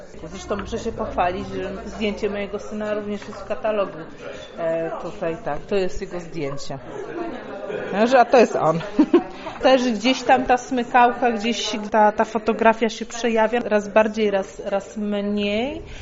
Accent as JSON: {"language": "Polish", "town": "Szczecin", "region": "West Pomeranian Voivodeship", "country": "Poland", "said": "jestem ze Szczecina."}